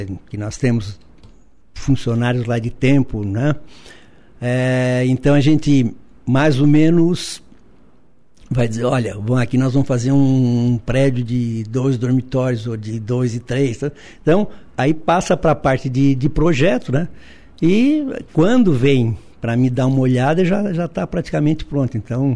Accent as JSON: {"language": "Portuguese", "town": "Tubarão", "region": "Santa Catarina", "country": "Brazil", "tie": "born or raised there", "said": "Eu sou natural de Tubarão."}